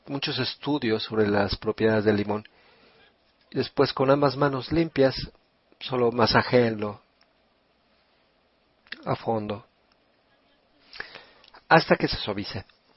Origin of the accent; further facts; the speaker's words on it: Italy; Spanish is a second language; Como buena italiana, hago todo con aceite de oliva